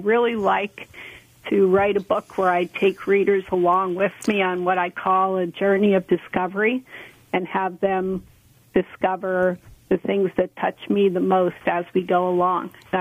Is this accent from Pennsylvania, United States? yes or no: yes; Pennsylvania, United States; now in Maine, United States; I grew up in Pennsylvania and in an outdoor family that did a lot of camping and fishing, but I really didn't get into paddling at the level that I do it now until I moved to Maine in 2003.